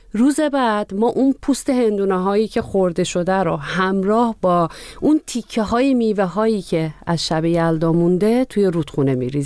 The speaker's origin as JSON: {"language": "Persian", "country": "Iran", "moved": "yes", "said": "میکردم که ما ایران هم بودیم این سنت کرسی دیگه داشت کم کم رو به فراموشی میرفت، خیلی کم بودن."}